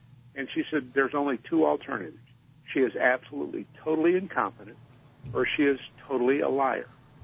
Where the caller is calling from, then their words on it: New Mexico, United States; I'm out here in New Mexico.